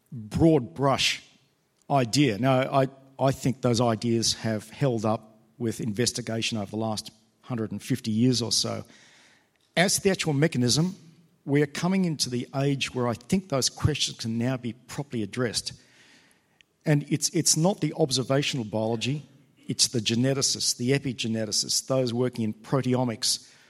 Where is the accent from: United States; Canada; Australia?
Australia; Sydney, New South Wales; I come from Sydney.